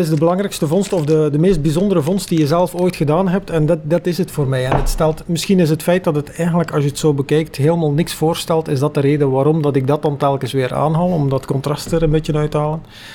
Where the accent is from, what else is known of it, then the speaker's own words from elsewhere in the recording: Bruges, West Flanders, Belgium; Maar ik ben afkomstig uit Brugge